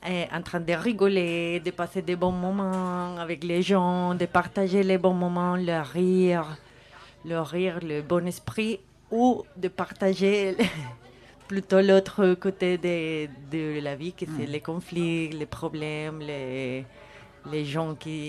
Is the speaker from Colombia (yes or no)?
yes; Colombia; French is a second language; also born or lived in Spain; J'habitais en Espagne et je commençais à faire la jonglerie là-bas. Mais après, je suis retournée en Colombie